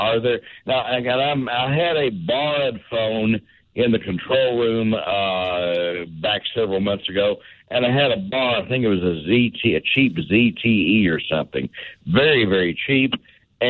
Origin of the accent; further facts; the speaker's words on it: Kentucky, United States; when I go back to my hometown in Kentucky, they have no towers.